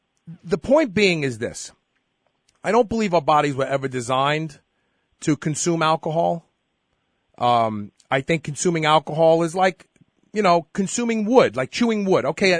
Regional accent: New York, United States; Imbibing was required for most of us growing up in New York back then.

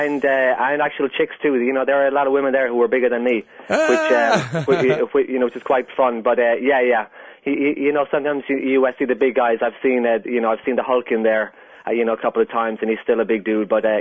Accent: Munster, Ireland; now in California, United States; Yes, I am an Irishman born and bred in County Kerry, the southwest of Ireland, and I'm living over here in sunny California

